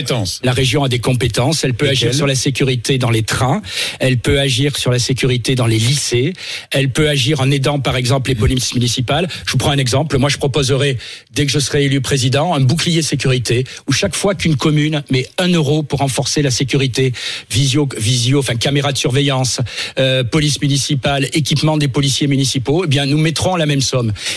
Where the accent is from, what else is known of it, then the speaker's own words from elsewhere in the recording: Provence-Alpes-Côte d'Azur, France; je suis du Vaucluse. J'ai été maire de Valréas. J'ai été conseiller général dans le Vaucluse, député dans le Vaucluse.